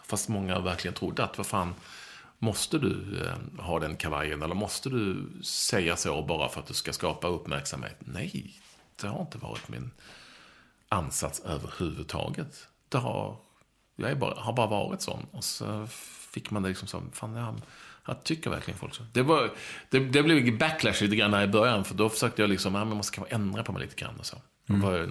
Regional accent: Skåne, Sweden; accent: Scanian

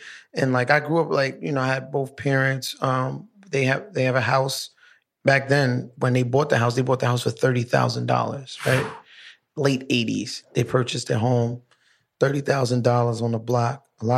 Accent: Brooklyn, New York, United States; I'm from downtown Brooklyn. My father's from Nigeria and my mother's from like North Carolina, something like that. But she was born in the Bronx.

